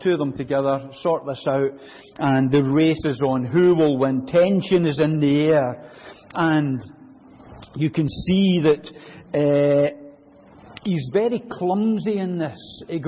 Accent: Glasgow, Scotland, United Kingdom; I never tell folk I come from Springburn in Glasgow.

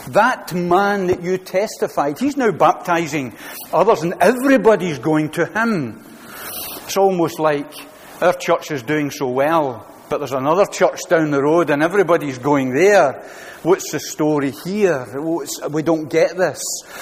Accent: Glasgow, Scotland, United Kingdom; Well, I'm from Glasgow.

